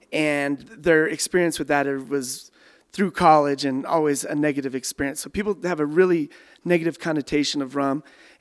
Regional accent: United States; Being an American, I wouldn't have access to these people.

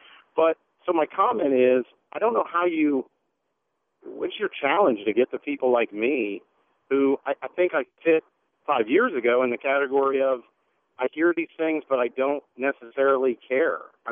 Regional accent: Columbus, Ohio, United States; now in Charlotte, United States; I'm from Charlotte, North Carolina, but spent 37 years of my life in Columbus, Ohio. That's where I was born and raised.

